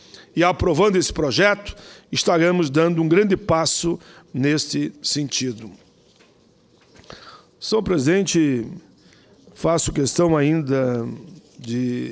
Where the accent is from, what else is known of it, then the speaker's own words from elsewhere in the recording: Caxias do Sul, Rio Grande do Sul, Brazil; now in Canoas, Brazil; Eu resido em Canoas, mas a minha cidade natal é Caxias, uma cidade que já tem eleição, inclusive, em dois turnos, uma das maiores cidades do Rio Grande